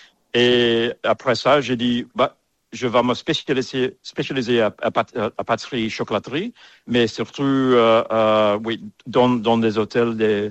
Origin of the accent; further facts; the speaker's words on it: Antwerp, Flanders, Belgium; French is a second language; moved away as an adult; also born or lived in England; je viens de Belgique, né à Anvers. Puis après ça, j'ai fait des études dans l'école hôtelière de Coxyde, faire la mer.